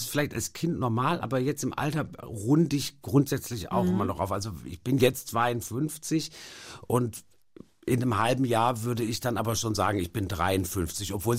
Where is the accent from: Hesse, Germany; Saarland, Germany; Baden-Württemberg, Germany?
Baden-Württemberg, Germany; komme ja auch aus Baden-Württemberg, was so ein sonniges Bundesland ist. Und ich habe so den Sommer meiner Kindheit unendlich genossen am Baggersee und so.